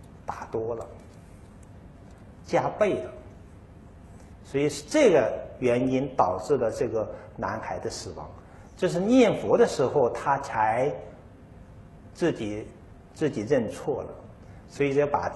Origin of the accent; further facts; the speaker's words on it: China; 所以这句名号的持念，确实自古以来啊，都是我们中国人的一个命根子。